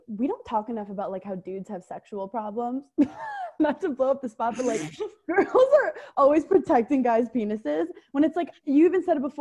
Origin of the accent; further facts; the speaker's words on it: Brooklyn, New York, United States; I'm part Jewish. I'm from Brooklyn.